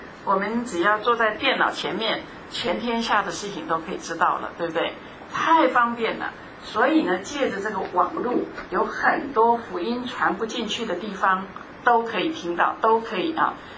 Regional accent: China; 我们中国人的福音的电台良友电台是1947年成立的

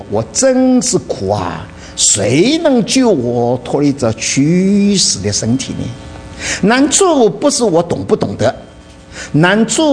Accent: China; 我们都是中国人，是儒家的影响了

